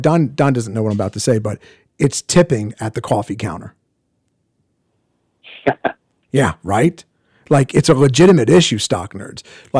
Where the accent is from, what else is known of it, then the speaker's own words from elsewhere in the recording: Northeast, United States; because I grew up in the Northeast where this exists.